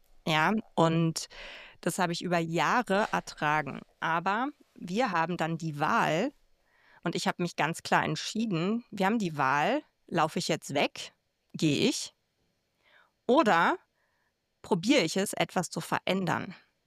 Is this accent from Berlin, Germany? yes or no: yes; Berlin, Germany; Ich bin da reingeboren, für die, die mich nicht kennen, in Berlin, in die Gastronomie, direkt hinterm Tresen groß geworden